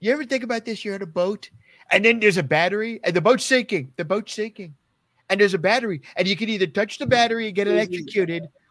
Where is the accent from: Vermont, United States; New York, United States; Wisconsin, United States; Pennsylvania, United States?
New York, United States; I'm a New Yorker.